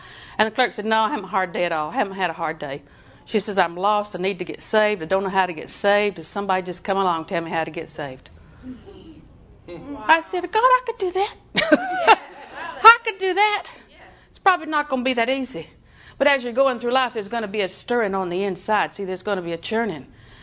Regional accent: Auburndale, Florida, United States; Well, that was the day I grew up in Auburndale. That was the day the tornado hit Auburndale Junior High.

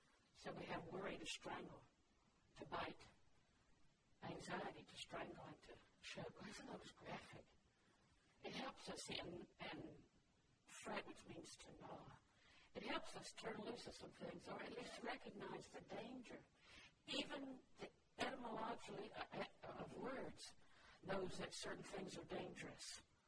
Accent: the South, United States; born or raised there

